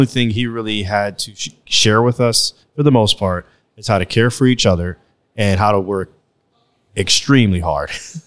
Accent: New York City, New York, United States; my father is from the Dominican Republic. My mother's from Puerto Rico. And I'm one of six kids. And, you know, growing up in the South Bronx

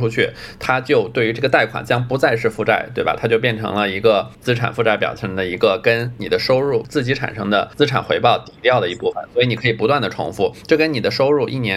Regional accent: Shandong, China; 我是在山东长大，然后太太是在广州长大。实际上呢，我们家庭都挺像的，就是中国典型的中产。

